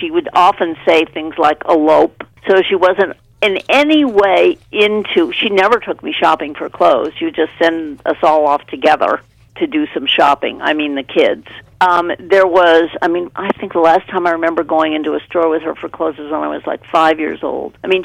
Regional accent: Beverly Hills, California, United States; Well, I grew up in Beverly Hills. My parents were screenwriters.

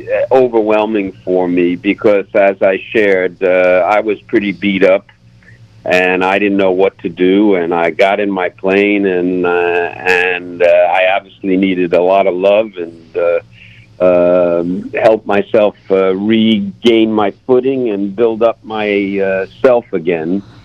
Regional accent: Los Angeles, California, United States; I said, "Well, I'm from Los Angeles. It's the first time here."

